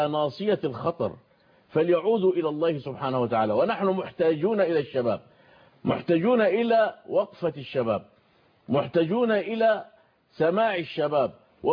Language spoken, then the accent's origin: Arabic; Suez, Suez Governorate, Egypt; بلادنا مصر، وتحدث عنها الكثير والكثير. وما قال فضيلة الشيخ عندنا في السويس